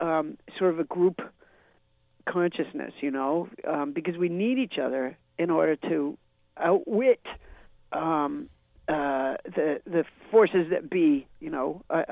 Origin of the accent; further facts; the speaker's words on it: Massachusetts, United States; So then I was raised in Massachusetts. I have the accent of wherever I go.